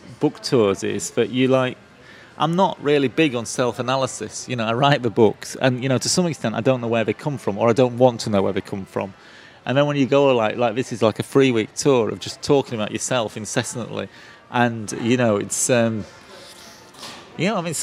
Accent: Yorkshire and the Humber, United Kingdom; now in Japan; I was raised in West Yorkshire, which is not the most liberal place to be raised. And then I live in Japan, which, again, is not the most liberal place.

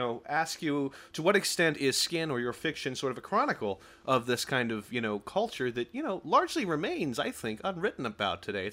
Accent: Sacramento, California, United States; I grew up in Sacramento in the 80s and the 90s, and so.

